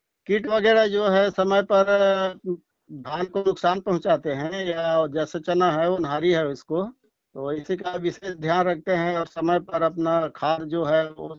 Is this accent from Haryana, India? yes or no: no; Chhattisgarh, India; मैं नवागढ़ का कई जिला बेमेतरा का निवासी हूँ और मेरा पोस्ट है बदनारा, जिला बेमेतरा।